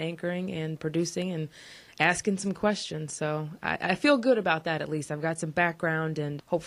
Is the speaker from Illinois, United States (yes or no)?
yes; Georgetown, Illinois, United States; Well, I grew up in Georgetown, so I'm Vermillion County born and raised, and, you know, went away for a couple years to college and came right back, still in Georgetown.